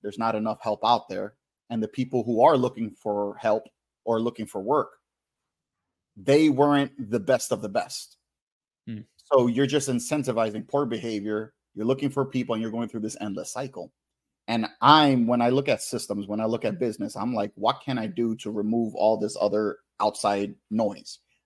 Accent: Queens, New York, United States; now in Connecticut, United States; So born and raised in Queens, that's where everything started. But currently right now in Connecticut

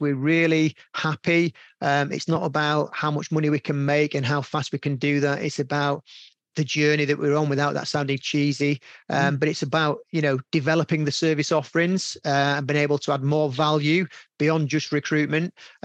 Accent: Yorkshire and the Humber, United Kingdom; As a Yorkshireman, we're notoriously tight

